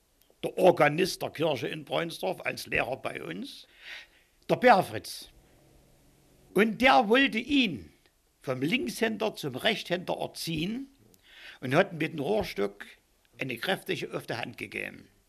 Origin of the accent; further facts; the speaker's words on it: Breunsdorf, Saxony, Germany; now in Limbach-Oberfrohna, Germany; Ich wohne jetzt in Limpe-Oberfrohna, bin gebürtiger Breunsdorfer und bin mit Heiner Müller in die Schule gegangen. Das heißt, wir haben 1935 das erste Schuljahr begonnen